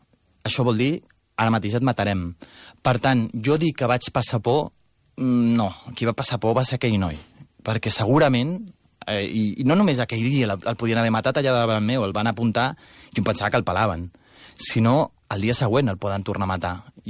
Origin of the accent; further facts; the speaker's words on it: Barcelona, Catalonia, Spain; jo sóc de Barcelona